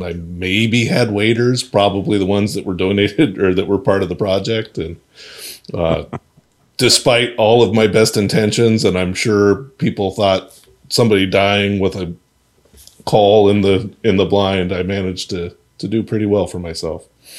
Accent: Colorado, United States; also born or lived in Reno, United States; I grew up in Colorado and went to high school in Reno.

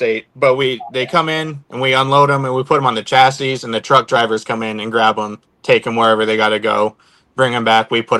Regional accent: United States; I'm American. I don't know of anything outside of America.

